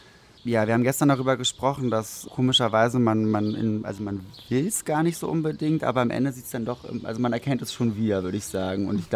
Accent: Berlin, Germany; also ich bin 87 geboren und für mich war Berlin, also ich bin in Berlin aufgewachsen, in Prenzlauer Berg.

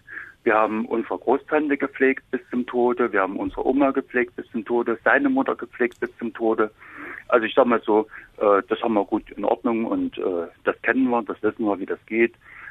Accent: East Germany, Germany; Naja, ich sag mal so, ich bin halt in der DDR groß geworden

